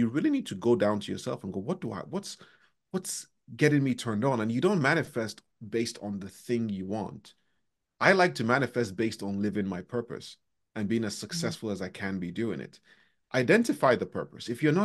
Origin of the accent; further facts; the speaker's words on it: Nigeria; I'm Nigerian, right? I'm Nigerian Hungarian.